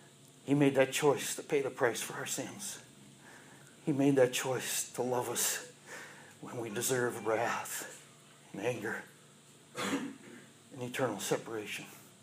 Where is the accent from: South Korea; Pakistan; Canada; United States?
Canada; I'm from Canada.